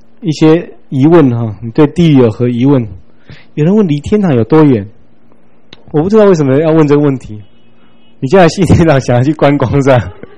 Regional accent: China; 我们中国人说不定你也还有这种观念，想到鬼比较多想到是人死后变成的。

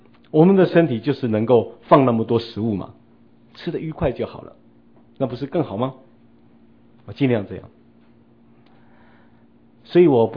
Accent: Taiwan; 以我们台湾人我对人性的认识

